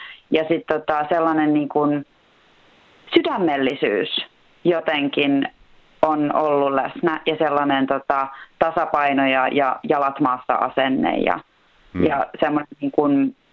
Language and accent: Finnish; Turku, Southwest Finland, Finland; also born or lived in Pori / United States; siis kävin syntymässä Porissa, mutta muutin käytännössä Turkuun sitten 3-vuotiaana ja siitä asti, niin kun, paitsi sitten nämä Amerikan vuodet, niin on ollut kyllä Turussa.